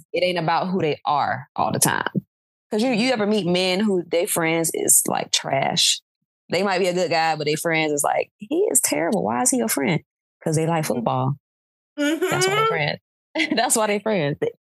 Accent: the South, United States; I'm a nigga from the South. You know, I ain't been to many places yet.

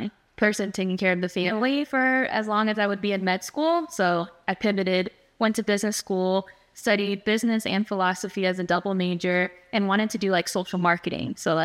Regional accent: Chambly, Quebec, Canada; also born or lived in Philippines; I was born in the Philippines, so we made a pit stop. A lot of people think I'm Filipino, but I was just born there. And then we ended up in Chambly.

